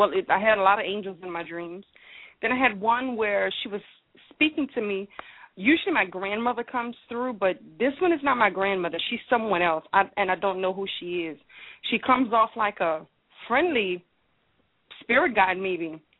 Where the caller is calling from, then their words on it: Louisiana, United States; I'm calling from Louisiana.